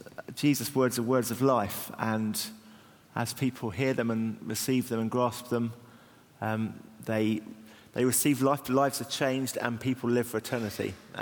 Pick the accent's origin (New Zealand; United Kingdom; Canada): United Kingdom; Cambridge, East of England; now in London, United Kingdom; Well, I'm from Cambridge. I live in East London